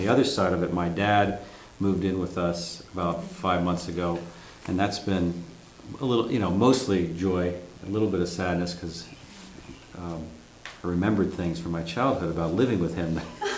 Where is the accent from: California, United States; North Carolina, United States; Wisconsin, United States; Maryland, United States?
California, United States; Sebastopol; I'm from Sebastopol, California, also with Tracy.